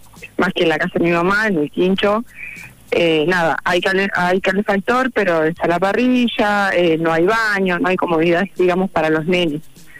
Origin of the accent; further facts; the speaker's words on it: Miguel Riglos, La Pampa, Argentina; also born or lived in Mendoza; nací en realidad en Mendoza, pero mis padres se fueron a vivir a Miguel Riglos cuando tenía un año, o sea, soy de Riglos.